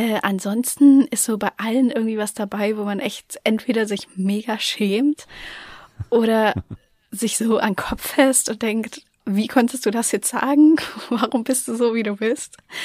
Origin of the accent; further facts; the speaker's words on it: East Germany, Germany; ich komme aus dem Osten.